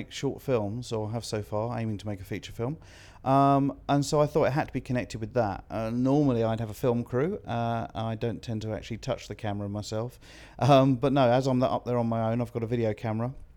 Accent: Staplehurst, South East England, United Kingdom; I'm 40 and I'm from Staplehurst in Kent.

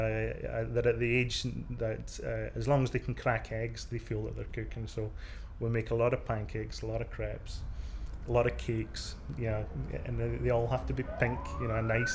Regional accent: Scotland, United Kingdom; being a Scot

